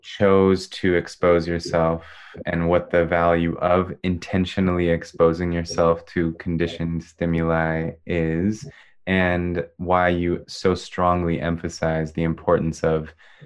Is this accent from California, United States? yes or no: yes; Gilroy, California, United States; I mean, interestingly, I'm from Gilroy